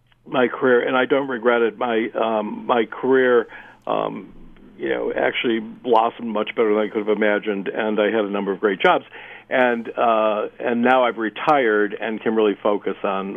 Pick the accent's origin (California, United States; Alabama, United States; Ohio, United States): Ohio, United States; Cleveland; I grew up in Cleveland, and we actually had more theaters per capita, allegedly, than New York City.